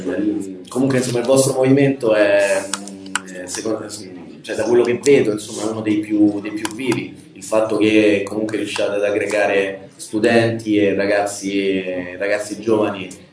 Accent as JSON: {"language": "Italian", "town": "Rome", "region": "Lazio", "country": "Italy", "said": "io vengo da Roma"}